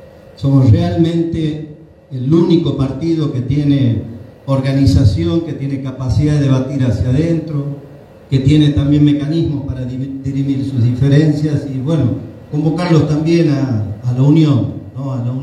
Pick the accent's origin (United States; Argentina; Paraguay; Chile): Argentina